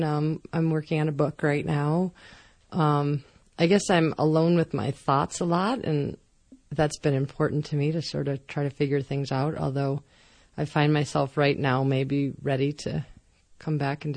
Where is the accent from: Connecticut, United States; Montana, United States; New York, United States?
New York, United States; growing up in New York, or getting bigger in New York, as I say, never really knew that cowboys existed.